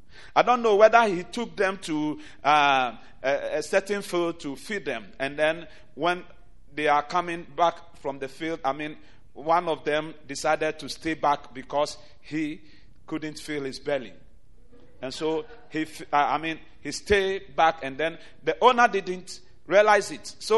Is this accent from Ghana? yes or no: yes; Ghana; now in United States; One thing with where I am coming from Ghana, what I like from them is that we just take the simple word the way it is written and we act on it.